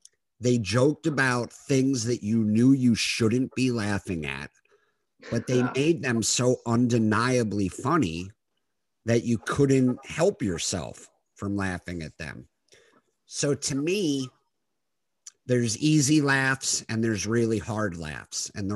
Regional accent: New York, United States; You know, I grew up in the New York area, and yeah.

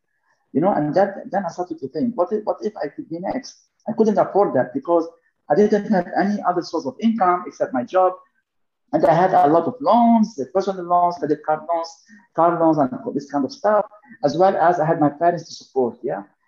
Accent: Lebanon; Then I moved to start investing in Spain, in the UK, in Lebanon, my home country.

